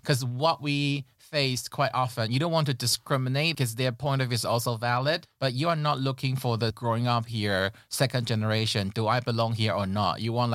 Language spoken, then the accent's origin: English; Romania; English is a second language; So if you're wondering about this accent, I'm from Romania.